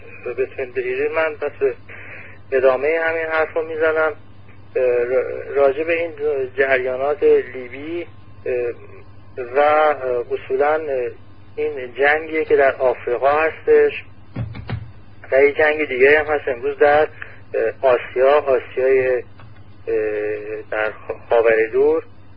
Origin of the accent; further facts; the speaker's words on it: Iran; ما حالا اون به عنوان یک ایرانی چه باید چه جبهه‌گیری بکنیم؟